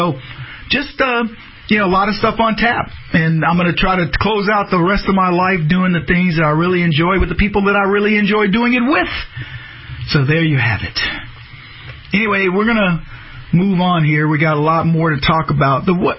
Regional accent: Dallas, Texas, United States; I'm from Dallas, so I have a lot of friends down there

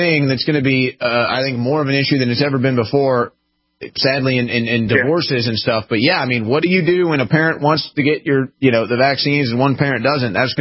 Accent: St. Louis, Missouri, United States; I'm from St. Louis, Missouri

